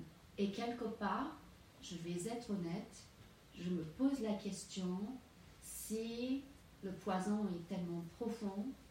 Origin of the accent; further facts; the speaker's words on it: United States; je suis américaine